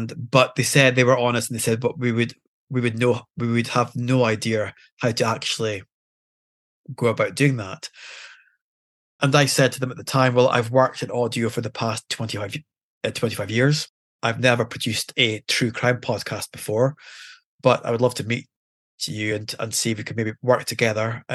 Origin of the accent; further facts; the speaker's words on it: Aberdeen, Scotland, United Kingdom; I'm born and bred in Aberdeen